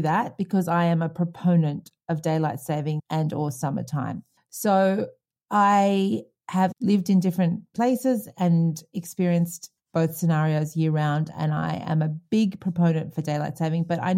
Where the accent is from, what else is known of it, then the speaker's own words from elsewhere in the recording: Australia; also born or lived in Hong Kong / South Africa; I lived for all my life thinking daylight saving was the business because I grew up in Australia.